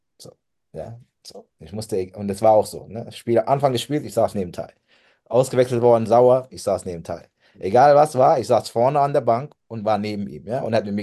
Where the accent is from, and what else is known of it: Speyer, Rhineland-Palatinate, Germany